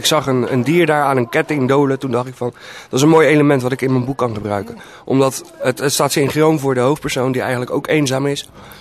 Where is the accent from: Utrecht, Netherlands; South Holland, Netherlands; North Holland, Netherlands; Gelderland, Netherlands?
South Holland, Netherlands; Rotterdam; born there; now in Capelle aan de IJssel, Netherlands; Ik ben geboren in Rotterdam en ik woon al 3/4 van mijn leven in Capelle aan de IJssel.